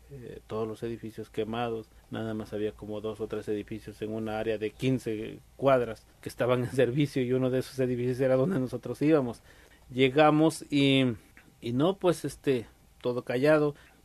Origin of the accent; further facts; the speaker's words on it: Mexico; now in United States; no, pues venimos de México llegando, pero traíamos una dirección, pero no vive la persona que estábamos buscando.